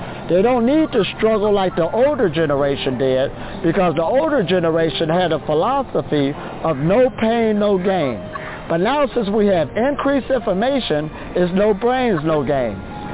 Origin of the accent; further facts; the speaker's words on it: Ohio, United States; I'm from Ohio, USA.